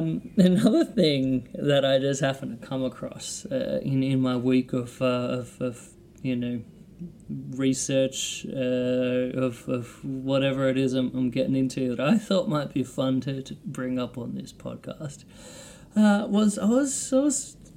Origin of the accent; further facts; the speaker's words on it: Victoria, Australia; here in Australia. You know, I grew up with a lot of, you know, Italian friends or Greek friends where I grew up in Victoria